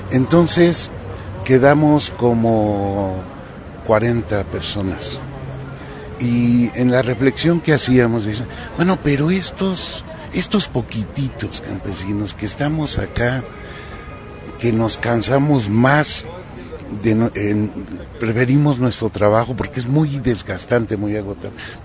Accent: Michoacán, Mexico; soy michoacano de la UNORCA

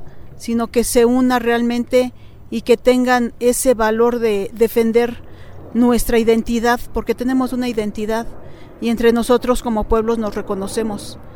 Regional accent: Los Reyes Culhuacán, Mexico City, Mexico; Soy del pueblo de Los Reyes, Culhuacán.

